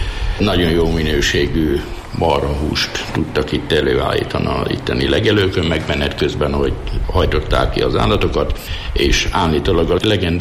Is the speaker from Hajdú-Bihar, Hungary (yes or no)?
yes; Hajdúböszörmény, Hajdú-Bihar, Hungary; 1961-ben születtem itt Hajdúbőszörményben, itt is élek, lényegében a főiskolai tanulmányai meg a katonaság kivételével itt töltöttem az életemet.